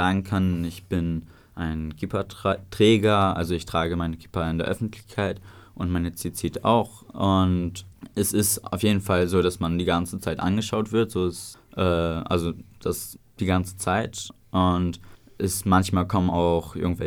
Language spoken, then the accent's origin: German; Oldenburg, Lower Saxony, Germany; born there; Das ist ja auch meine Geburtsgemeinde. Ich bin auch hier in Oldenburg geboren. Und da ist halt der Bezug zum Judentum.